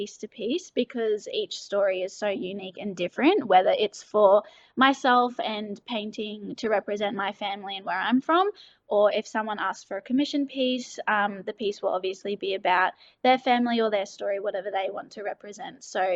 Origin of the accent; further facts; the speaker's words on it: Rockhampton, Queensland, Australia; I'm a Mandandangie Noonuccal woman, and I was born and raised in Rockhampton, Queensland.